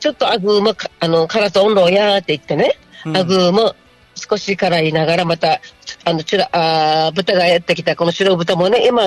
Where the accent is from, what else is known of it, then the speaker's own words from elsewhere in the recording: Uruma, Okinawa, Japan; 私うるま出身なもんですから、うるま市の天岩小学校が母校で